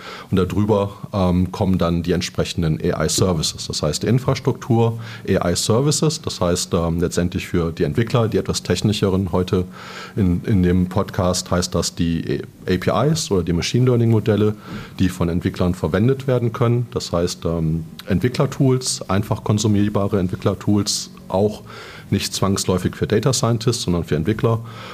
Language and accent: German; Mülheim, North Rhine-Westphalia, Germany; Ich komme aus dem Ruhrgebiet, aus Mülheim.